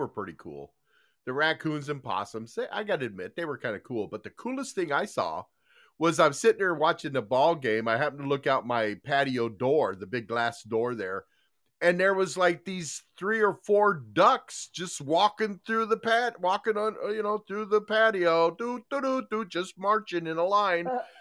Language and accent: English; Tucson, Arizona, United States; When I grew up in Tucson, we were out.